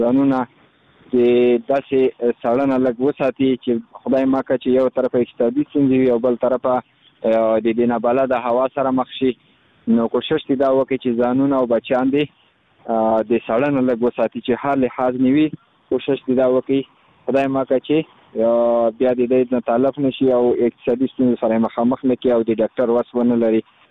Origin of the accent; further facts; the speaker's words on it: Khost, Afghanistan; زه خو د خوست ولایت مربوط یم مرکز اوسیدون کیما